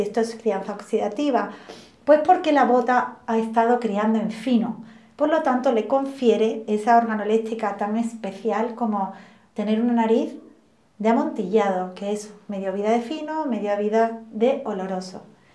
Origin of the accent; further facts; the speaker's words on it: Huelva, Andalusia, Spain; Yo soy de Huelva, ya lo he comentado antes, de familia bodeguera.